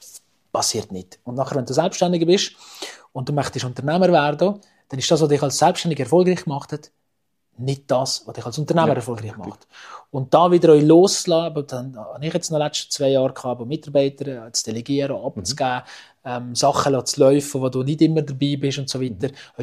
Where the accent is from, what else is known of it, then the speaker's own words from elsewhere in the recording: Switzerland; als Schweizer